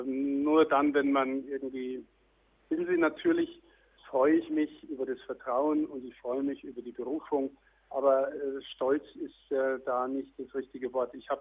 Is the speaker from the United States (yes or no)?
no; Bavaria, Germany; born there; Den Menschenschlag kenne ich ja, das ist ganz nah von meiner Heimat. Ich bin zwar kein Passauer, aber ein Regensburger Diözesaner, so von der Geburt her und die Menschen sind sehr verwandt vom Menschenschlag her.